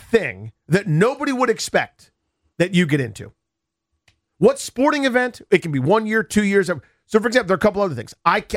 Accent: United States; I'm from Washington. I'm a Washington fan.

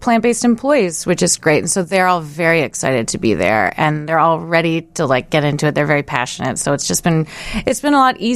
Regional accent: Chicago, Illinois, United States; I can say, I mean, I am from Chicago, so I'm very excited that we're here now

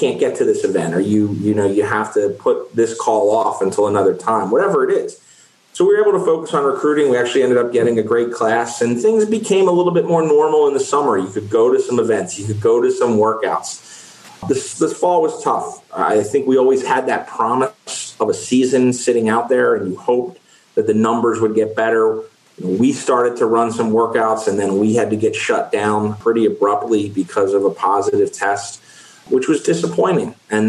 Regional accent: Westchester, New York, United States; I mean, I grew up in Westchester, played most sports, didn't play football.

